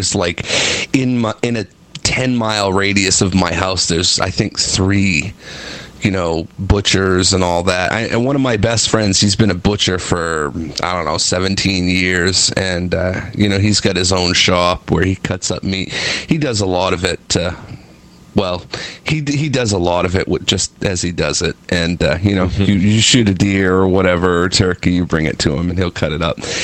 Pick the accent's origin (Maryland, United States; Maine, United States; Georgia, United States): Maine, United States; Augusta; we had in my hometown in Augusta